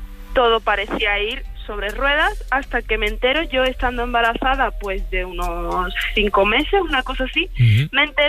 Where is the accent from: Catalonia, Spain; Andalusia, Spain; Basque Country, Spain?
Andalusia, Spain; Málaga; moved away as an adult; now in Ferrol, Spain; yo soy de Málaga